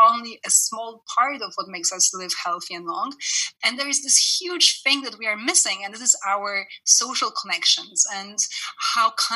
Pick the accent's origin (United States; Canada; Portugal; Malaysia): Canada; I mean, I'm Canadian as well. I lived in Canada for many years, and there is a difference.